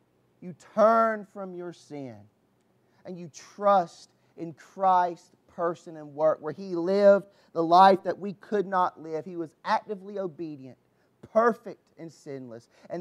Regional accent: the South, United States; You know, I'm from the South, as you have probably have realized at this point. And this is like us saying, y'all.

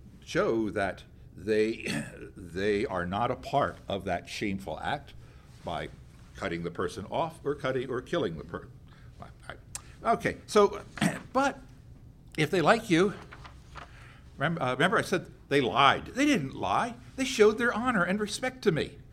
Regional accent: United States; Guilt and innocence is because I grew up in America. But with my Palestinian background and thinking, there's that piece of it.

